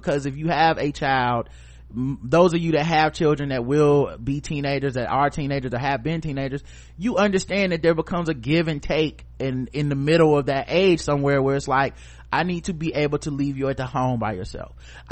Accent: Texas, United States; I grew up in Texas.

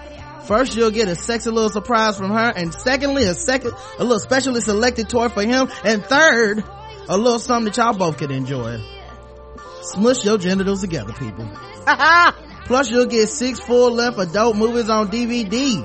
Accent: Brooklyn, New York, United States; He's from Brooklyn. I'm from Brooklyn.

